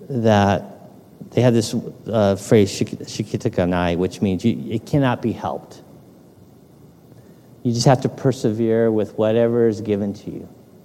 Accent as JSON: {"language": "English", "town": "Los Angeles", "region": "California", "country": "United States", "tie": "born there", "said": "Yes, I'm American. I was born here in Los Angeles, but I'm also of Japanese ancestry."}